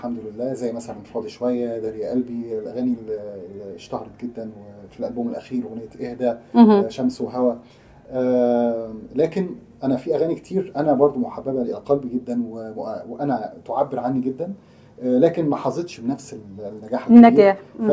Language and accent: Arabic; Egypt; والله أنا فنان مصري